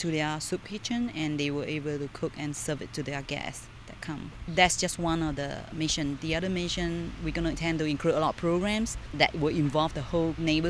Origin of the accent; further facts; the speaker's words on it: Singapore; I was originally from Singapore. Like I used to grow up in a village where my mom used to own 5 acre orchids farming.